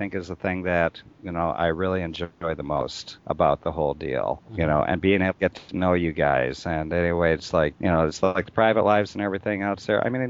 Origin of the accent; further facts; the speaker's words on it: Cazenovia, United States; But anyway, it's 4 miles away from my hometown called Cazenovia, population 600.